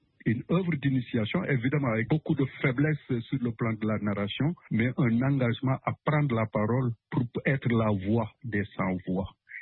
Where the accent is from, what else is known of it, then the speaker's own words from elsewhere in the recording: Senegal; comme tous ceux de ma génération, nous avons grandi au Sénégal